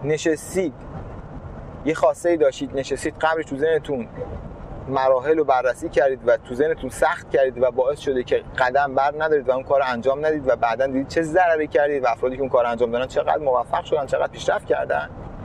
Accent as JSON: {"language": "Persian", "region": "Qom", "country": "Iran", "moved": "as an adult", "lives_now": "Bandar Abbas, Iran", "said": "چون موقعی که از قم مهاجرت کردم به بندر عباس، خب یعنی من 20 سالم بود که رفتم بندر عباس"}